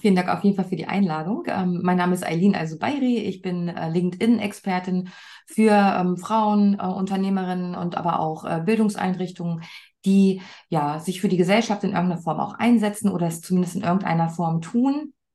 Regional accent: United States; now in Hannover, Germany; Ich sitze in Hannover, also in Deutschland, die meiste Zeit über. Ich bin allerdings Kanadierin und in den USA aufgewachsen.

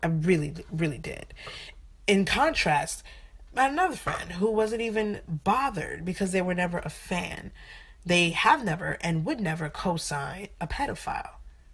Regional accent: Brooklyn, New York, United States; my individual Haitian American who's more American than Haitian culture, my born and raised in Flatbush, Brooklyn culture, my black woman in America culture

